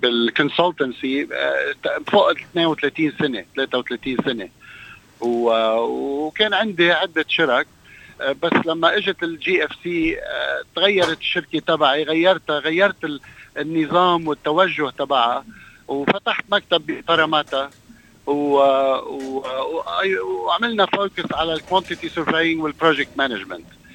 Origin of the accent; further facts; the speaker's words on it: Lebanon; moved away as an adult; now in Australia; انا جيت من لبنان كان عمري 19 سنه، يعني ما قدرت انه بلش شغل بلبنان، او كنا عم ندرس بالجامعة ببيروت وانجبرنا نجي من وراء الحرب ومن بعد الاجتياح